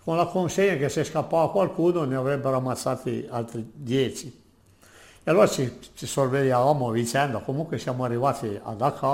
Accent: Turin, Piedmont, Italy; born there; sono nato a Torino il 14/3 del 1924.

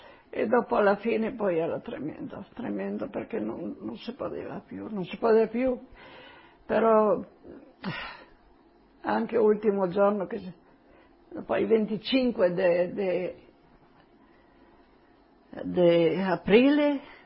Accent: Slovenia; Italian is a second language; sono slovena e non posso. Posso essere diversi anni che non parlo tanto italiano perché sono via del mio lavoro.

